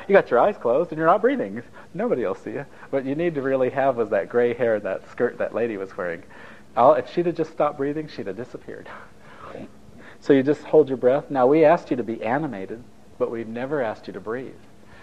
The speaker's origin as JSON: {"language": "English", "country": "Italy", "tie": "born or raised there", "said": "I grew up in Italy in my mom's villa"}